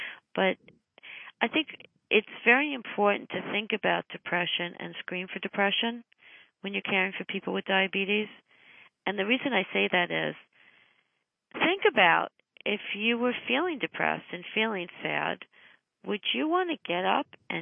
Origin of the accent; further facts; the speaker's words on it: New York City, New York, United States; born there; because from the time I was born in Hell's Kitchen